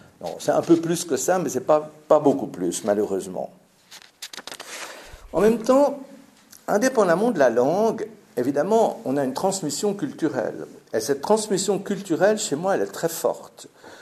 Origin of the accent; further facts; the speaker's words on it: Geneva, Switzerland; born there; moi je suis né à Genève, je suis suisse, mon fils est né ici